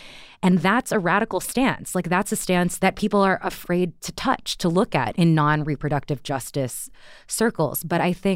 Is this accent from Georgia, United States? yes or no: no; Texas, United States; You know, I grew up in Texas around people who consider themselves pro-life.